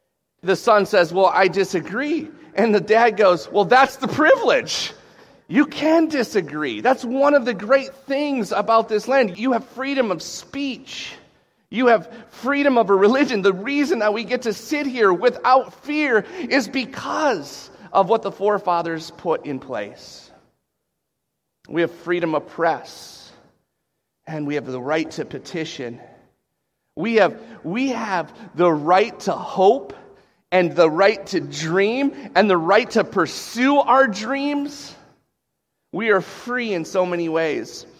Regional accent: Lake Linden, Michigan, United States; I grew up in Lake Linden

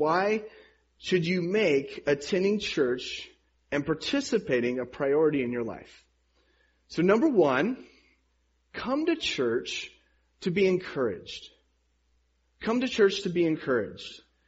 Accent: the South, United States; Because growing up in the South, if there's a snowflake in the air, people are way too afraid to come to church.

